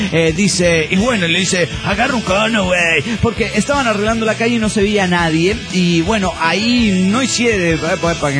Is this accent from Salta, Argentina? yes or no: yes; Rosario de Lerma, Salta, Argentina; soy de Rosario de Lerma, Salta, Argentina.